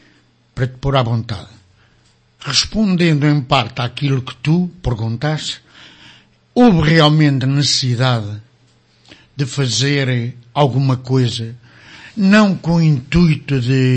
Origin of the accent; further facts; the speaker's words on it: Ílhavo, Aveiro, Portugal; also born or lived in Lisbon; Está bem, pode ser, mas eu sou de Ilhavo. Eu defendo Ilhavo.